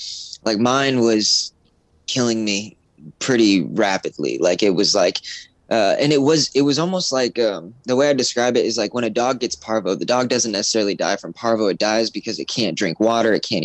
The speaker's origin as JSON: {"language": "English", "town": "Phoenix", "region": "Arizona", "country": "United States", "tie": "born or raised there", "also_born_or_lived": "Sedona", "said": "Yeah, I grew up in Phoenix. I lived there till I was 18, and then I moved to Sedona, Arizona, and lived there for a long time."}